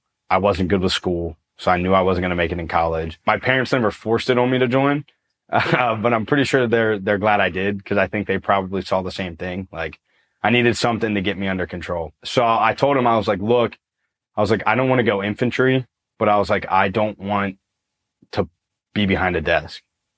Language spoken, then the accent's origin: English; Pennsylvania, United States; So I'm from Pennsylvania. Had a pretty good upbringing.